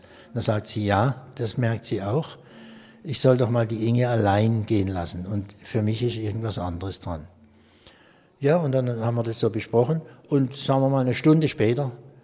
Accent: Baden-Württemberg, Germany; Ich stamme aus dem Südbadischen, nahe bei Basel.

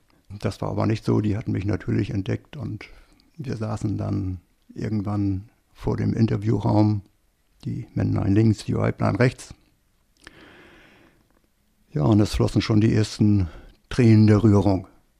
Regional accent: Germany; fragte mich, woher kommst du? Da ich natürlich keine Ahnung hatte, antwortete ich mit aus Deutschland.

